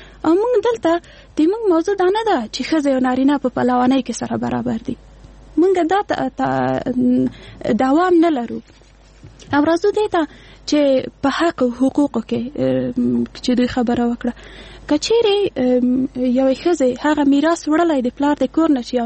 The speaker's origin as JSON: {"language": "Pashto", "country": "Afghanistan", "said": "موږ په افغانستان کې 40 کاله کېږي جنګ لرو، یعنی موږ نسلونه په جنګ کې پیدا شوي، په جنګ کې لوی شوي، په جنګ کې مري."}